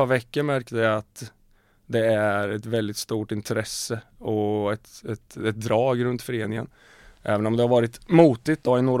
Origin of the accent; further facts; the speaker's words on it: Grebo, Östergötland, Sweden; also born or lived in Malmö; Alltså jag är uppvuxen i Grebo och började där som knatte.